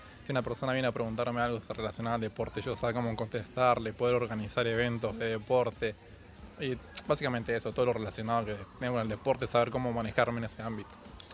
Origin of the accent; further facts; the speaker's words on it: Bernal, Buenos Aires Province, Argentina; tengo 22 años, soy de Quilmes, de Bernal